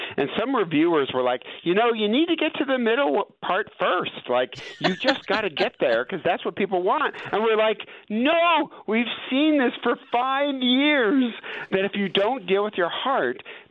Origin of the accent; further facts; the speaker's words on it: East Detroit, Michigan, United States; Listen, I grew up in East Detroit with my dad, who was union at General Motors to the day he died.